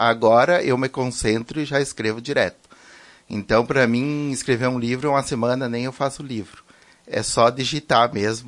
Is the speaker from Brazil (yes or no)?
yes; Arvorezinha, Rio Grande do Sul, Brazil; now in Marau, Brazil; Eu sou natural de Arvorezinha e estou em Marau há 26 anos já.